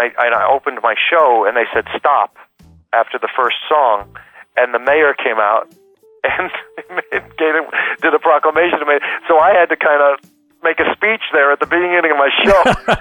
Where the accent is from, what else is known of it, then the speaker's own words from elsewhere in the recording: Mountaintop, Pennsylvania, United States; also born or lived in Wilkes-Barre; I was born in Wilkes-Barre, Pennsylvania, and when I was about 4 years old, my father bought a house in Mountaintop, and I grew up in a family bakery, so the bakery remained in Wilkes-Barre, so we traveled back and forth, 12 miles.